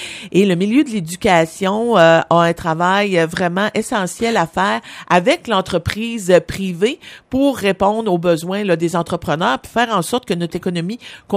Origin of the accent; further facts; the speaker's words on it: Quebec, Canada; Moi, je viens de la Gaspésie, les îles de la Madeleine.